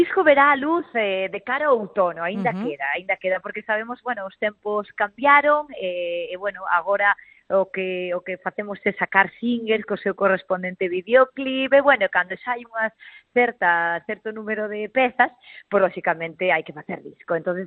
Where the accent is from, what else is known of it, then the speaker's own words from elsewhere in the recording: O Incio, Galicia, Spain; son do Incio, do interior da provincia de Lugo, de Terra Brava, de Terra Adentro